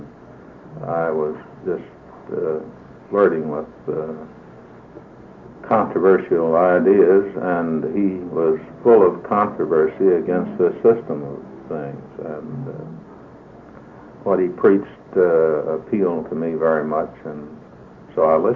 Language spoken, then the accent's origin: English; Texas, United States; Well, I was born on January the 19th, 1911 in Texas, East Texas, and on a farm. And then I was raised on the farm, and that's at a place east of Dallas.